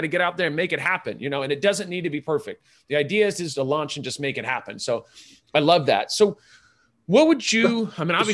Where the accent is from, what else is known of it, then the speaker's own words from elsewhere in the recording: Ireland; and I'm Irish, so it's a good relationship 98% of the time.